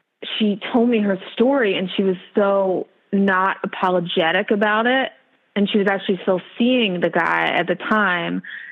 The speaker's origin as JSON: {"language": "English", "town": "Ardmore", "region": "Pennsylvania", "country": "United States", "said": "And I said, you know, I'm from Ardmore, PA."}